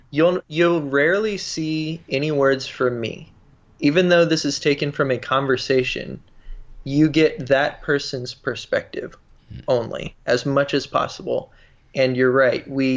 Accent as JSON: {"language": "English", "region": "Mississippi", "country": "United States", "tie": "born or raised there", "said": "When I was born, my parents lived in a trailer in Mississippi. Very, very poor."}